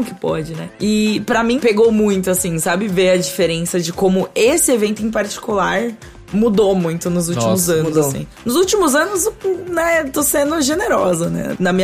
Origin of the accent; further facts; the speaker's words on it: Ribeirão Pires, São Paulo, Brazil; Apesar disso, como eu cresci em Ribeirão Pires